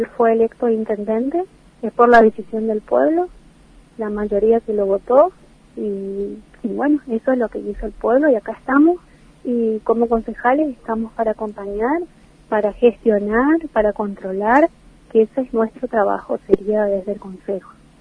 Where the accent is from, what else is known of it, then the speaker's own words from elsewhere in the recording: Puerto Iguazú, Misiones, Argentina; born there; soy nacida acá en Puerto Iguazú, conozco muy bien